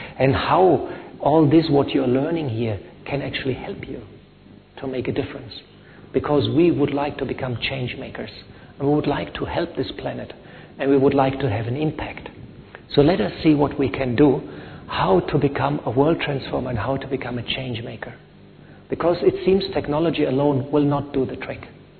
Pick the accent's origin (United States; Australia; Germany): Germany; English is a second language; I'm from Germany, even Deutsche Bank, which was so solid, is now almost bankrupt.